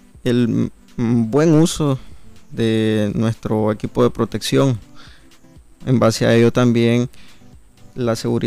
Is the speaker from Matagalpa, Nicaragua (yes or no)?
no; Carazo, Nicaragua; somos de Carazo